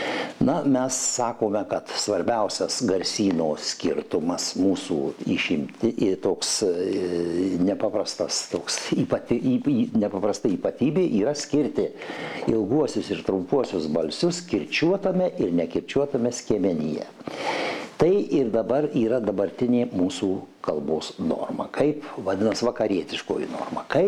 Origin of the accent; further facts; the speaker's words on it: Suvalkija, Lithuania; Šiandien aš pats suvalkietis